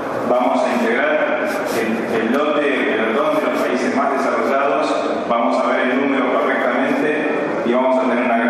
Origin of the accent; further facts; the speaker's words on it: Argentina; cómo nos veríamos si logramos, como argentinos, acordar un proyecto común